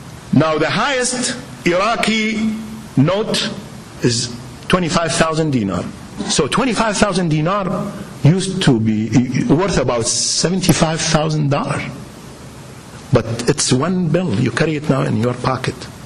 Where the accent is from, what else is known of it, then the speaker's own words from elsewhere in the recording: Minnesota, United States; So asked me, where are you from? From Minnesota.